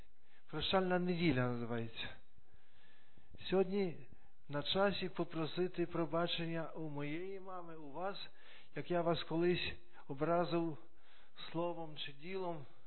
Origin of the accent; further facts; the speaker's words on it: Poland; Ukrainian is a second language; ми, поляки, не святкуємо день народження, у нас святкують іменини